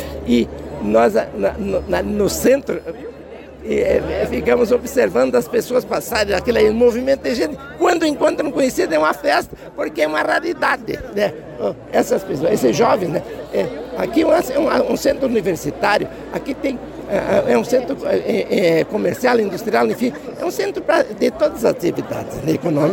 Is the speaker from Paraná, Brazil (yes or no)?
yes; Foz do Iguaçu, Paraná, Brazil; Nós somos de uma família antiga da região. Minha mãe é de Guarapuava, eu nasci em Foz do Iguaçu. Quer dizer, nós somos daqui, né?